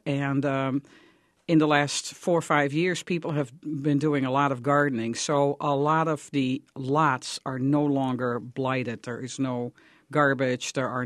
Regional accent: Netherlands; English is a second language; now in Detroit, United States; That's correct. I'm not even native to the United States. I'm an import from the Netherlands.

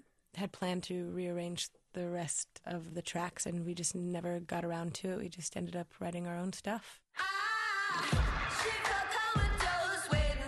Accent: Los Angeles, California, United States; Holly grew up in Cleveland, Ohio, and I grew up in Los Angeles.

